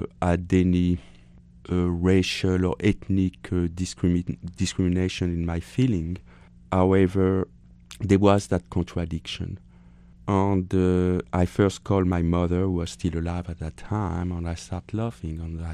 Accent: Iran; I was raised in the Middle East, in Iran, where Jewish people were not very respected. The contradiction of being Jewish and then having all my childhood basically raised as an anti-Jew

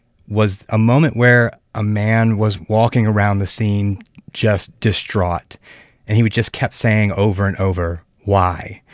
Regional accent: New Orleans, Louisiana, United States; Yeah, I'm from New Orleans, and that's a problem there as well.

